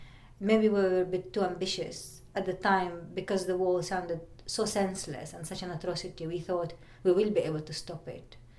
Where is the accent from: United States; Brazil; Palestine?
Palestine; Bethlehem, West Bank; moved away as an adult; And I come from Bethlehem, but I left it just after I finished school. When I left it, I thought Bethlehem was too small and too provincial and too restricting for me.